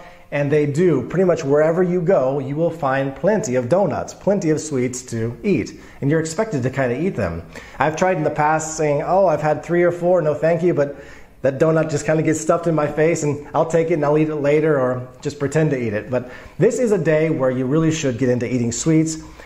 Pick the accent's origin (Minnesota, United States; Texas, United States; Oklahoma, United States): Texas, United States; also born or lived in Alabama; And again, growing up in Texas and Alabama, never had anything advokat flavored.